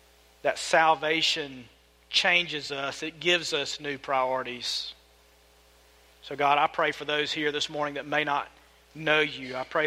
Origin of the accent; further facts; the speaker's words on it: Blakely, United States; I am from Blakely. I like things simple.